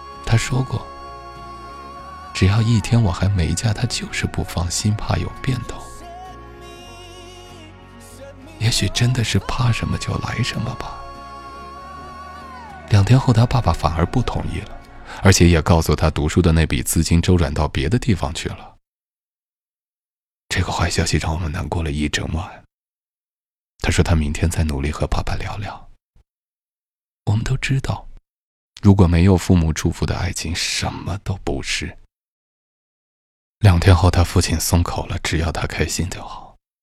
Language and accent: Chinese; Fangchenggang, Guangxi, China; 我的家乡是广西防城港的